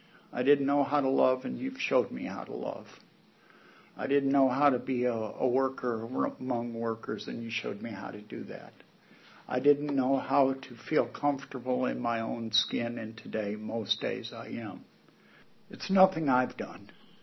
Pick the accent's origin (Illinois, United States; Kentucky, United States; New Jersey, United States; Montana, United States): Illinois, United States; Joliet; I went back to my hometown in Joliet, Illinois